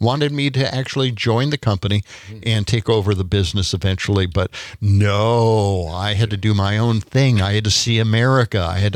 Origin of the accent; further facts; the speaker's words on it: Milwaukee, Wisconsin, United States; Yeah, I'm from Milwaukee.